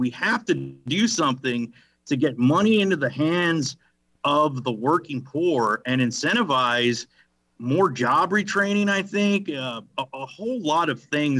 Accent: San Antonio, Texas, United States; Well, a little bit about my background is born and raised in San Antonio, Texas.

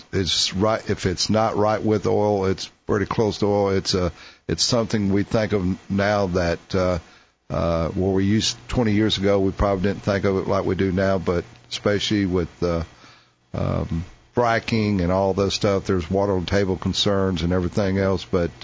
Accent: Harker Heights, Texas, United States; I grew up around Lake Stillhouse, Lake Belton, Harker Heights area. Mm-hmm. Dad was military.

